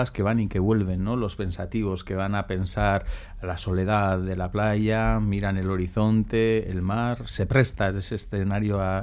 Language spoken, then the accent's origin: Spanish; Navarre, Spain; No me voy a asustar, que soy navarro y grande y puedo con los dos.